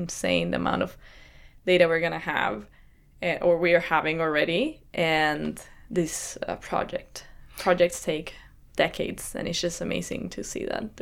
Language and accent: English; Santiago, Santiago Metropolitan Region, Chile; English is a second language; moved away as an adult; also born or lived in north of Chile; now in United States; I was raised in Santiago, and I lived there until I was more or less 25 years old. So before I moved to the US to do my PhD, I was raised in Santiago, as I said, but I spent a lot of my childhood in the north of Chile.